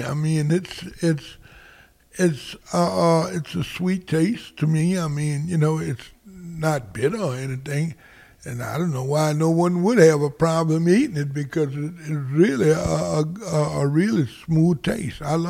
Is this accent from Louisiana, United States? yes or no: yes; Pointe a la Hache, Louisiana, United States; I'm from Point Lahash, Louisiana. I'm 68 years old.